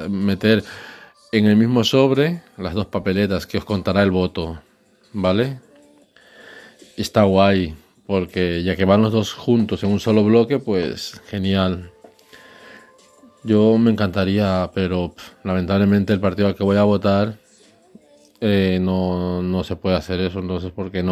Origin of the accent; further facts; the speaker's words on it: Ecuador; moved away as an adult; now in Spain; Yo soy ecuatoriano, orgullosamente ecuatoriano, me encanta.